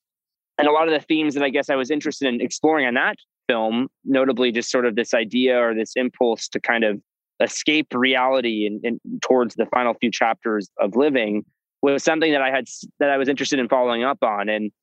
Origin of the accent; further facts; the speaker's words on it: Florida, United States; I had heard of The Villages growing up in Florida.